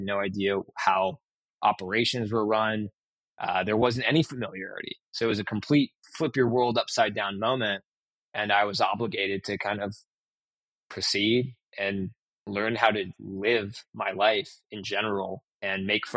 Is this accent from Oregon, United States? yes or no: yes; Portland, Oregon, United States; And I think growing up in Portland, Oregon, and going to college in Oregon, you're generally speaking going to know people.